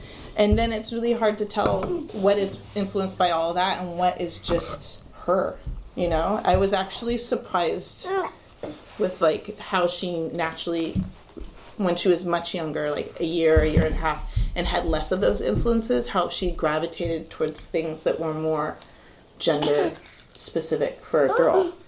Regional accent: Berkeley, California, United States; I'm 40 years old. I grew up in Berkeley, and I've got a husband and two daughters.

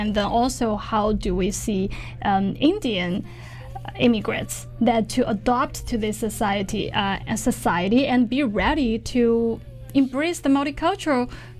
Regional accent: China; English is a second language; I grew up in China, and our educational system was very competitive

